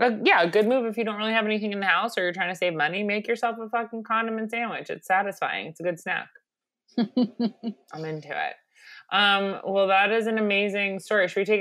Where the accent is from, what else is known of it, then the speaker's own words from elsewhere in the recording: Long Island, New York, United States; Deli culture was huge growing up in Long Island